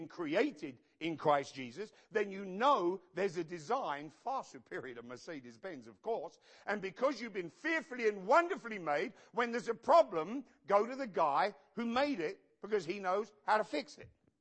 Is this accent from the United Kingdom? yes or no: yes; United Kingdom; moved away as an adult; now in United States; I had to stand before a judge, lift my hand, and swear that I am no longer British. That I am now an American.